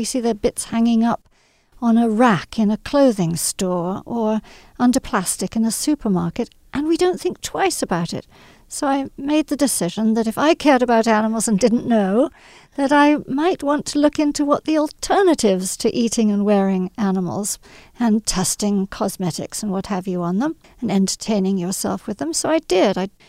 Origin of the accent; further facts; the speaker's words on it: England, United Kingdom; I grew up partially in England.